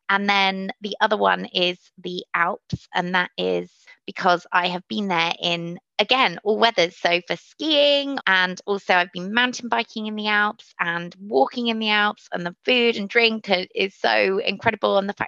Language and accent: English; Cardiff, Wales, United Kingdom; I grew up in Cardiff